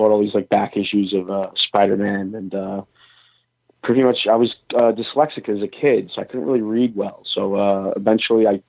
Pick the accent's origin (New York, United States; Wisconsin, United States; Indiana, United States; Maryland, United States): New York, United States; Brooklyn; I was very fortunate because I grew up in Brooklyn